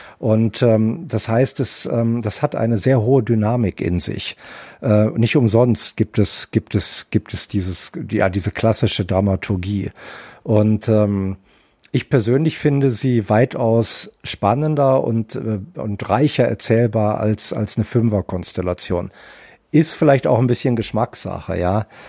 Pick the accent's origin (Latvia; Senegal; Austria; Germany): Germany; Berlin; Ich bin Berliner, ich war früher Taxifahrer in Berlin. Ich kenne die Stadt ziemlich gut